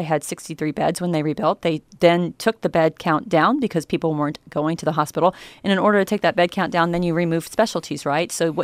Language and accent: English; Parsons, Kansas, United States; I grew up in Parsons, Kansas. So when you fly into Kansas City, you drive down south, you pass through Fort Scott to get to my hometown.